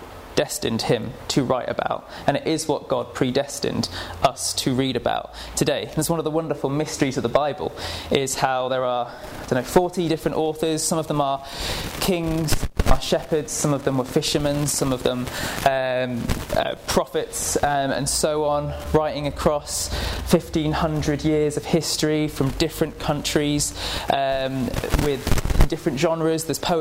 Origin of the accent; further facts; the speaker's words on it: Sunderland, North East England, United Kingdom; I grew up in Sunderland, and anything that has gravy on it is a regular thing in the Northeast.